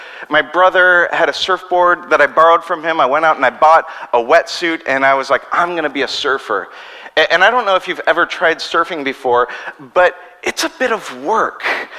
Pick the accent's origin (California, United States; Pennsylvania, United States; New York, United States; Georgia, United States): California, United States; Long Beach; I would travel to other places, and they'd say, where are you from? And I'd say, Long Beach, and they're like, oh, do you surf?